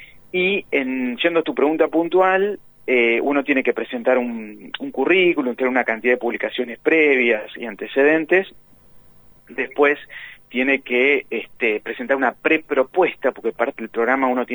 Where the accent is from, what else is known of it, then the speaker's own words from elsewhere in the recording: La Plata, Buenos Aires Province, Argentina; Sí, vivo en La Plata, me crié en La Plata, primaria, secundaria, universidad, residencia, todo en La Plata.